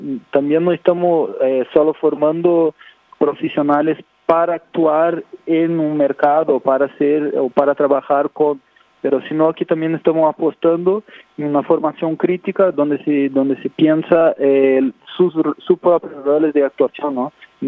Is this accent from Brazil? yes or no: yes; Brazil; yo vengo de Brasil, vengo de otro contexto